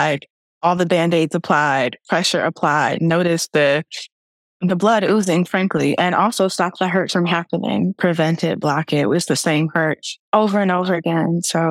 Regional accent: Rockford, Illinois, United States; I'm from the Midwest, Rockford, Illinois.

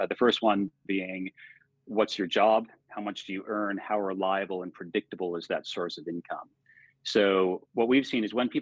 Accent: United States; also born or lived in Sydney, Australia; so I'm American originally. My accent might have given me away there.

